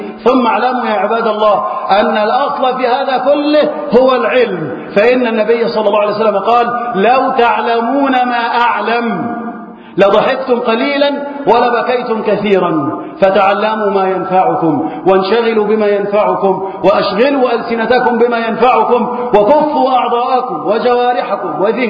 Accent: Egypt; وأن تحفظ بلدنا مصر وسائر بلاد المسلمين من الفتن

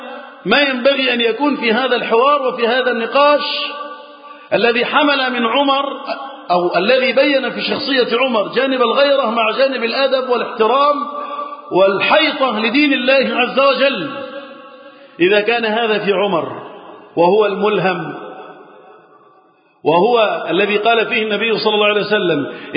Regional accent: Egypt; اللهم احفظ بلدنا مصر وسائر بلاد المسلمين من الفتن.

